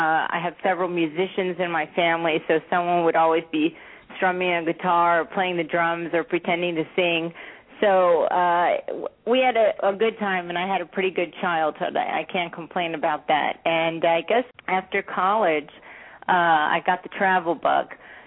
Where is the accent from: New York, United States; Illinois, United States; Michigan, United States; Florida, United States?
Florida, United States; I grew up in South Florida. I had three brothers growing up, and I grew up in a pretty middle-class Jewish family with your typical neuroses, as you would say.